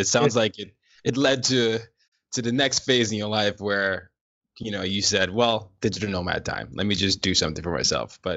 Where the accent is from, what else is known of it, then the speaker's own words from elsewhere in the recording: Lagos, Nigeria; now in New York City, United States; I mean, I'm from Lagos, Nigeria, and so chaos is our middle name.